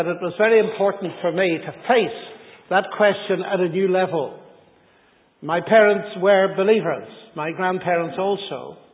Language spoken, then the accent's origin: English; Northern Ireland, United Kingdom; I come from Northern Ireland, which is one of my problems, and I arrived in Cambridge in the middle of the last century a long time ago and found that my Irish heritage